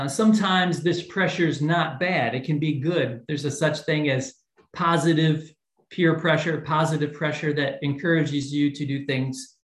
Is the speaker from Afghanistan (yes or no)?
no; United States; for me as an American, some of these foods were a little scary.